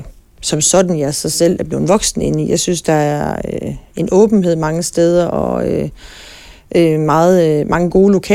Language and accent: Danish; Viborg, Central Denmark Region, Denmark; jeg er vokset op i Viborg, vidende, at det har været lidt en snopby, og den gamle konservative